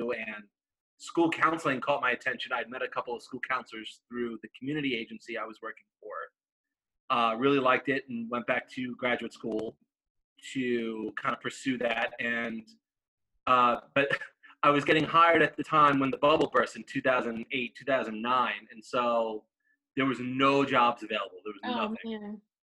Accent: New York, United States; I'm not from Virginia, actually. I originally grew up in New York, hence the last name. Not too many big, long Italian names like that down here.

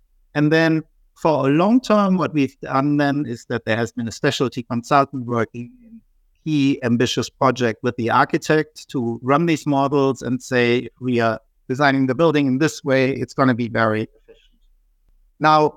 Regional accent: Germany; accent: German; English is a second language; Well, as you might have gathered from my accent, I'm German, and I made up that term together with Carlos Cerezo, who is Spanish.

